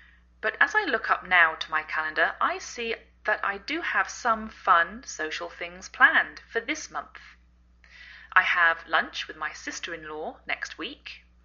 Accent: England, United Kingdom; now in United States

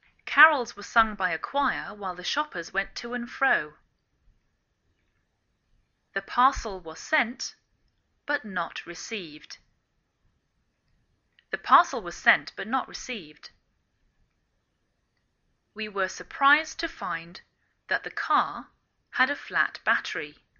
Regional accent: England, United Kingdom; now in United States

